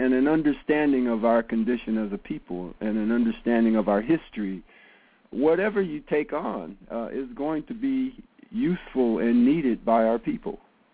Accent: Los Angeles, California, United States; now in Bay Area, United States; I've been in the Bay Area for most of my adult life, growing up in Los Angeles as a youth, and I did go to high school down there.

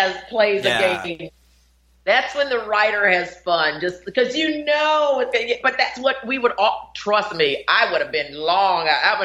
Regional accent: Winston-Salem, North Carolina, United States; when I wanted to go to college growing up in Winston-Salem, North Carolina, I always wanted to go to UCLA, maybe because it was the furthest place from home.

